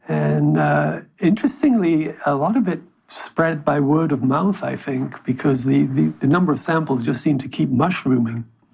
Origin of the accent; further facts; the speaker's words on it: United Kingdom; Okay, well, as I'm from Britain, so let me say